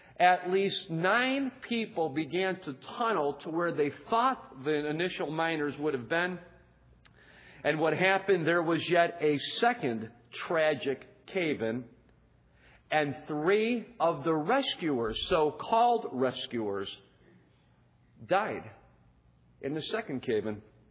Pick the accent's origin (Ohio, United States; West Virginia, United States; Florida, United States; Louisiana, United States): Ohio, United States; Cleveland; I'm from the Cleveland area.